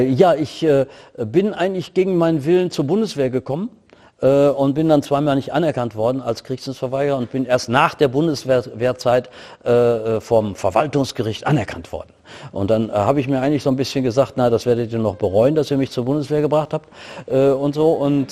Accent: Herford, North Rhine-Westphalia, Germany; Ich komme aus Herford bei Bielefeld.

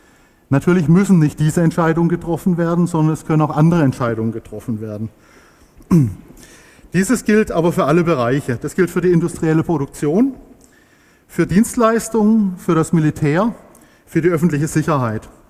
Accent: Frankfurt am Main, Hesse, Germany; ich komme aus Frankfurt am Main.

